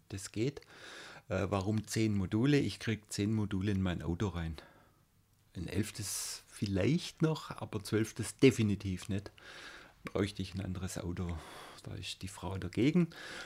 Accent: Renningen, Baden-Württemberg, Germany; Renningen, mein Heimatort, hat mehr Stimmen wie Esslingen.

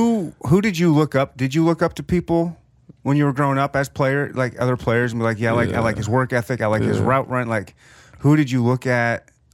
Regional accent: Michigan, United States; But I've always been, like, I was born and raised in Michigan, so that's my team.

